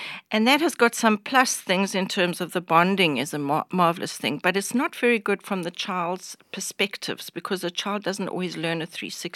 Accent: South Africa; I'm South African. I'm born in South Africa. My parents are South African.

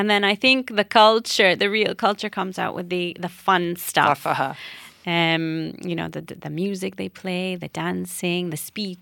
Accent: Canada; oh, are you American? I'll be like, no, I'm Canadian.

